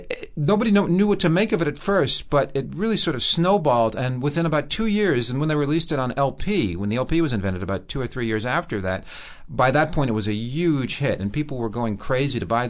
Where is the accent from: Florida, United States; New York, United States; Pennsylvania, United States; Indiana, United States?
New York, United States; Brooklyn; I mean, it was like that for me, and I was from Brooklyn, you know?